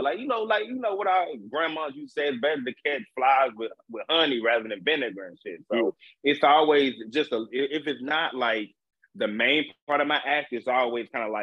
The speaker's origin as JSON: {"language": "English", "region": "the South", "country": "United States", "said": "I can tell you about the South, but also, you know, I'm from the South"}